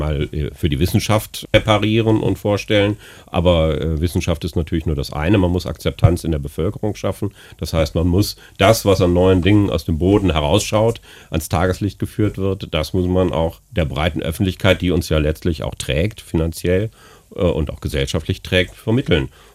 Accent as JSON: {"language": "German", "town": "Cologne", "region": "North Rhine-Westphalia", "country": "Germany", "said": "Ich würde sagen, als Kölner hat man da ja auch mal so ein bisschen was im Blut."}